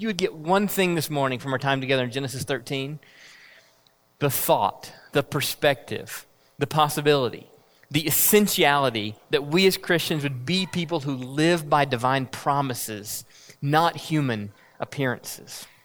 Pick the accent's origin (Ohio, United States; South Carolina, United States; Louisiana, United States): South Carolina, United States; accent: South Carolina; I call him in my South Carolina accent.